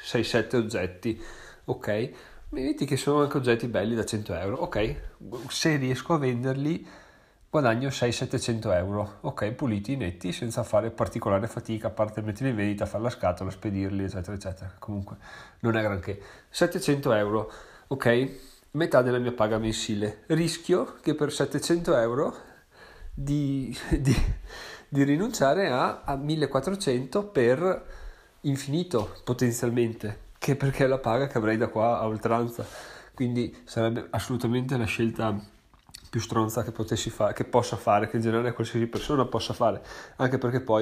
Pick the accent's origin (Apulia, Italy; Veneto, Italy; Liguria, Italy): Veneto, Italy; accent: Venetian; vi ha preso in qualche modo la mia cadenza veneta